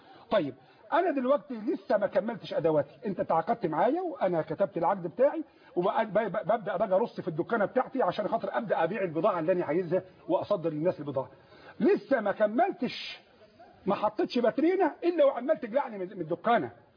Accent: Egypt; ان احنا مصريين

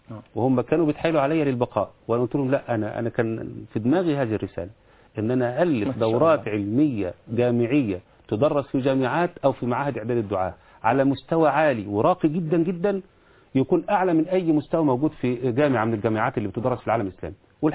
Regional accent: Egypt; انا اتشرف بان انا اكون مصري

